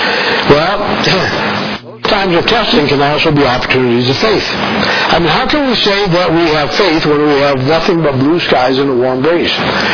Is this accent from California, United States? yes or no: no; Rochester, New Hampshire, United States; born there; I was born in Rochester, New Hampshire.